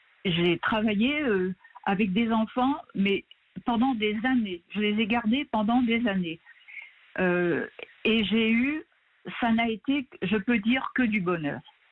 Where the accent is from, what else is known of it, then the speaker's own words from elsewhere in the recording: Brittany, France; il m'arrivait d'aller quelques fois chez moi en Bretagne